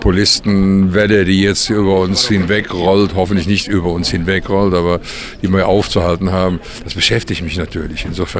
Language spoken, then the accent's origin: German; Cologne, North Rhine-Westphalia, Germany; Aber Köln ist meine Heimat haben. Also da gehöre ich irgendwie hin.